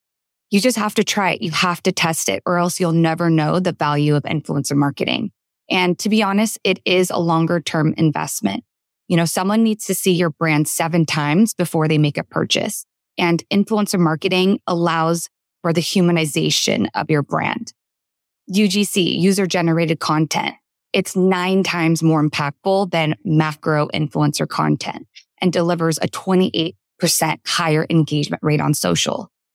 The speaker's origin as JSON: {"language": "English", "country": "United States", "said": "I am a woman, and I'm also a minority. I am Korean American."}